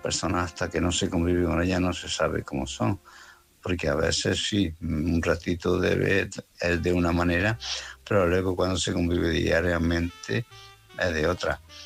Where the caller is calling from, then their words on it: Málaga, Andalusia, Spain; de Málaga.